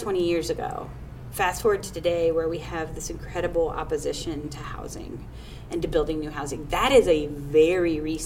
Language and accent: English; Perry Township, Ohio, United States; I grew up in actually a township. I did. I grew up in Perry Township, which is on 315 North.